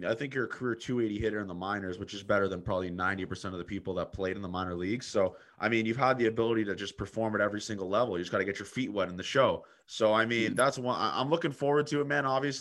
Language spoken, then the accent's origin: English; Canada; Cause being Canadian, that's like what we look upon as like, holy shit, that's the greatest school on planet Earth.